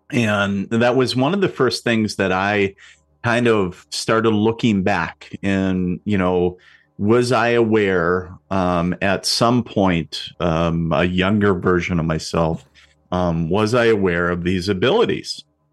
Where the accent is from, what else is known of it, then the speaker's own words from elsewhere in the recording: Minnesota, United States; So a little synopsis to paint the picture for everybody. I grew up on the Canadian border in northern Minnesota, little border town up there. And, just like I said, blue collar family, very salt of the earth, nothing crazy.